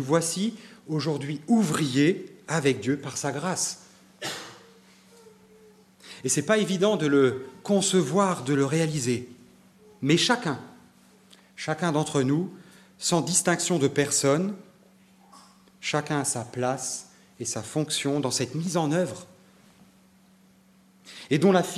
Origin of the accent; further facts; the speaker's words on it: Grand Est, France; now in Wittenheim, France; Je suis alsacien, barinois pour être précis.